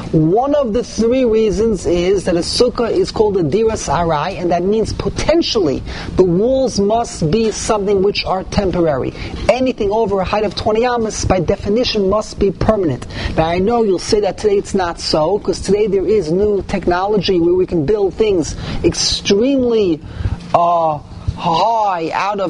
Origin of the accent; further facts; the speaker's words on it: New York, United States; I grew up in the Lower East Side, so we had bamboo.